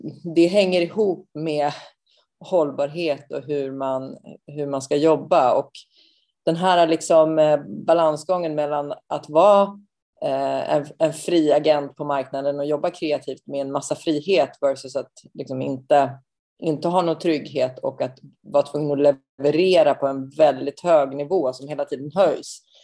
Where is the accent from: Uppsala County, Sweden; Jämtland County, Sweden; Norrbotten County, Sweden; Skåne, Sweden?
Uppsala County, Sweden; Uppsala; jag är från Uppsala